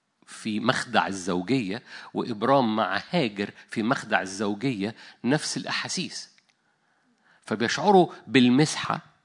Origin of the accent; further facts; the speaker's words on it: Egypt; يعني مش عشان أنا مصري فمتحيز